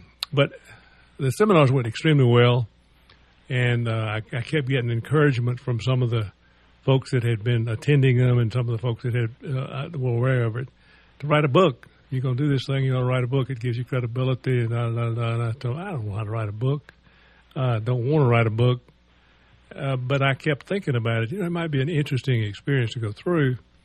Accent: the South, United States; I don't know if that's a word or not, but I'm from the South.

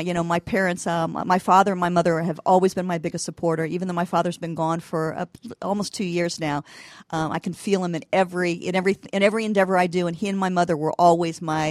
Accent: Roswell, New Mexico, United States; born there; But I was born in Roswell, New Mexico. And my father at the time was with the United States Air Force.

